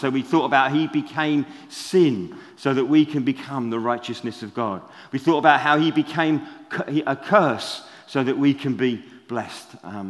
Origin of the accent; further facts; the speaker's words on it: United Kingdom; Being a British Christian, talking about money, and we don't like talking about money